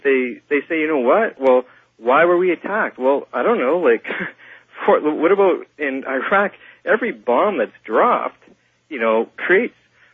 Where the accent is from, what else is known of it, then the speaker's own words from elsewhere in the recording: Canada; As a Canadian